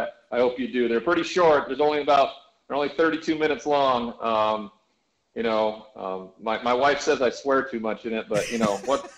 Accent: Great Falls, Montana, United States; born there; telling you the story from the moment I was born in Great Falls, Montana to where I'm at right now.

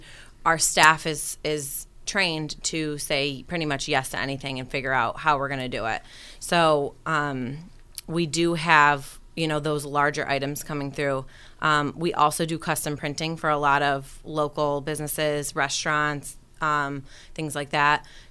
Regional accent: Rochester, United States; So I went to Canisius College. I'm from Rochester originally, and I got an internship with the people that actually own the area.

